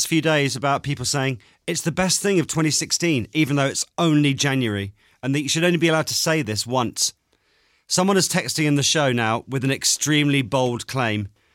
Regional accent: Southampton, South East England, United Kingdom; I'm from Southampton.

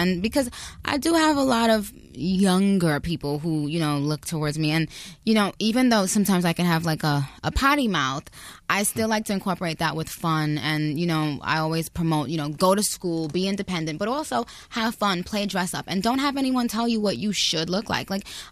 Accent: Queens, New York, United States; because I'm from Queens, New York, and yes, when you grow up in New York, you're kind of tough by nature.

